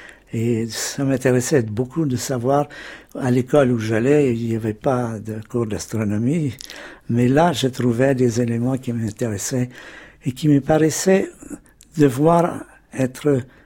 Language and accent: French; Montreal, Quebec, Canada; Oui, c'est à Montréal. C'est dans une maison assez vieille où nous habitons avec mes parents et mes grands-